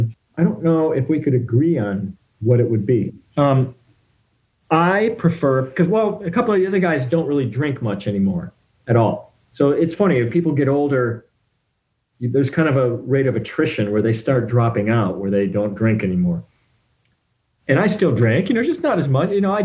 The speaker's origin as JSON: {"language": "English", "region": "Michigan", "country": "United States", "tie": "born or raised there", "said": "but growing up in Michigan, I really liked Canadian beers."}